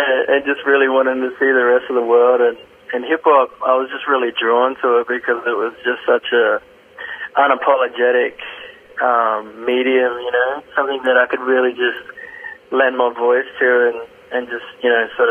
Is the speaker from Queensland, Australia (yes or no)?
no; Katherine, Northern Territory, Australia; growing up in the Territory, you know, it was just always wanting to see more. And, like, I guess growing up in Katherine was pretty isolated.